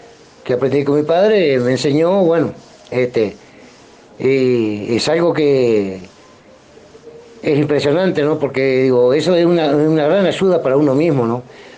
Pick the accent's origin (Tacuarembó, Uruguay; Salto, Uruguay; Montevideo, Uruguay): Tacuarembó, Uruguay; me deja muy orgulloso, digo, de acá de Tacuarembó, de mi tierra.